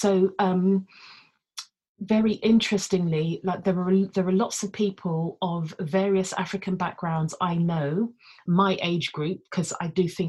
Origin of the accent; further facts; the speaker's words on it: Ealing, London, United Kingdom; So growing up in Ealing Borough, there were lots of people of various different Asian backgrounds